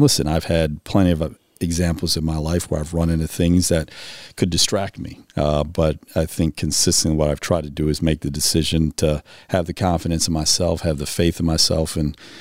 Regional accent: Boston, Massachusetts, United States; also born or lived in Connecticut; that's what it was like growing up in the Northeast and in Boston in a very diverse city, and Connecticut likewise.

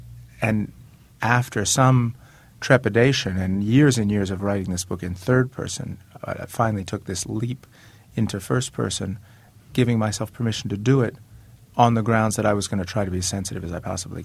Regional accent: Tennessee, United States; The truth is, you know, I am from Tennessee. I grew up in the South.

